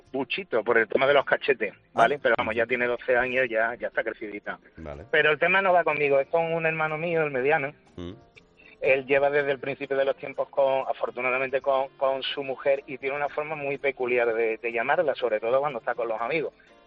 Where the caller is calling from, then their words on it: Seville, Andalusia, Spain; de Sevilla.